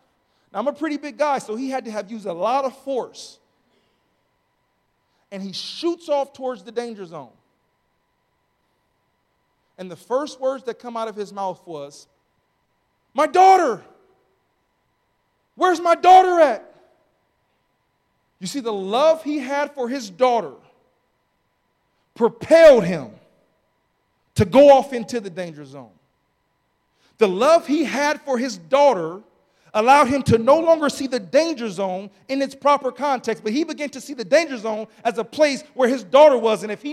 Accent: Los Angeles, California, United States; Okay, now listen, I'm from South Central, you guys. I know the deal when gunshots pop up, okay?

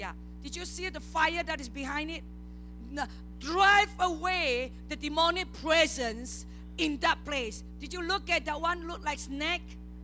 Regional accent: Malaysia; Praise the Lord. I am Malaysian too.

